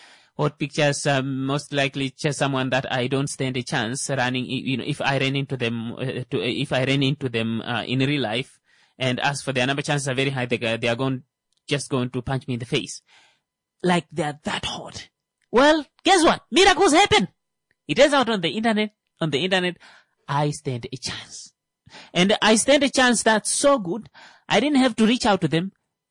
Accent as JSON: {"language": "English", "country": "Namibia", "said": "I understand you're from Namibia. Which part of Namibia? I'm like, I'm from Osakos."}